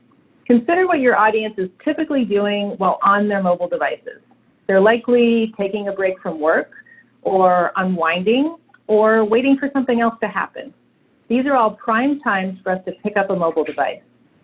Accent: Canada; As a Canadian, I didn't grow up in a country with a history of enslaving some of its people

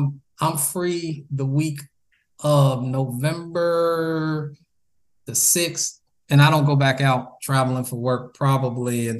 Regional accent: Chicago, Illinois, United States; I got a couple pictures that I won on a silent auction from Inglewood neighborhood I grew up in Chicago.

